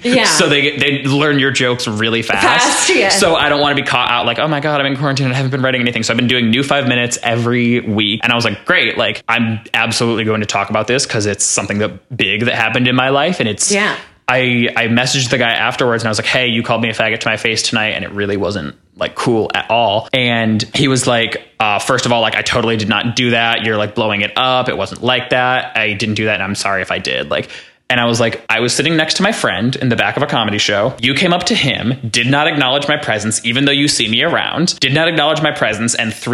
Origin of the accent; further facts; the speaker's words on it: Oak Park, Illinois, United States; But also growing up in Oak Park, it supports so many diverse backgrounds